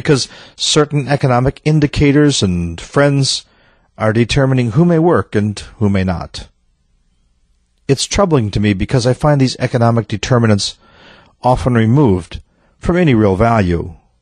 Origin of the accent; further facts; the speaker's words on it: United States; But as an American, I feel an enormous loss of what was once a powerful system and vision